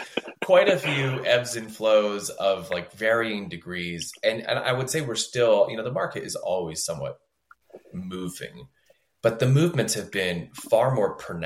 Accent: Philadelphia, Pennsylvania, United States; which, by the way, I'm from the Philly area, so 215-610, shout out.

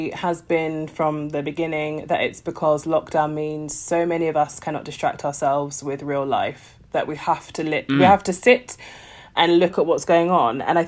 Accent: United Kingdom; I'm a British, like I live in Britain.

